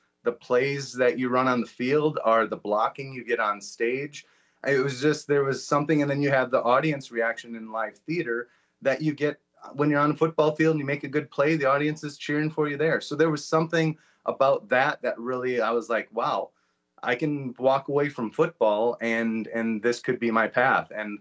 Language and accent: English; Marshfield, Wisconsin, United States; I'm originally from Marshfield, Wisconsin. So shout out to my hometown right away.